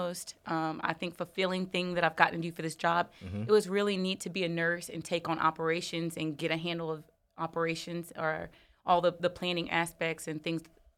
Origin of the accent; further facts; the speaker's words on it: Long Branch, New Jersey, United States; So I'm originally from Long Branch, New Jersey. I doubt anybody really knows about it. It's kind of on the shore, not Jersey Shore.